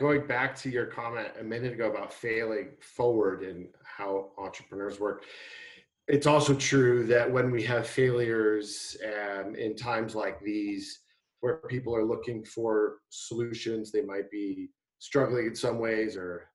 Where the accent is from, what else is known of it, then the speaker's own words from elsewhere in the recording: San Francisco, California, United States; I grew up in San Francisco, and I drove through a neighborhood there called the Tenderloin District, and from K through eighth grade